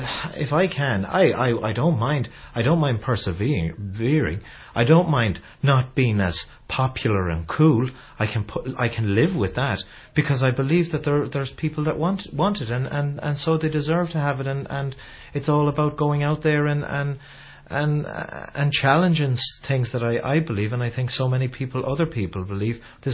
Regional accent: Ireland; I like to sing songs of places and people and culture and what we're all about as being Irish or being liking country music or whatever. And that's very much a part of me.

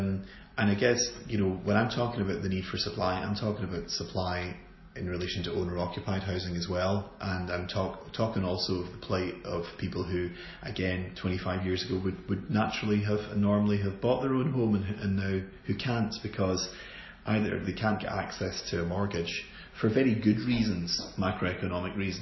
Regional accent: Glasgow, Scotland, United Kingdom; I come from Glasgow

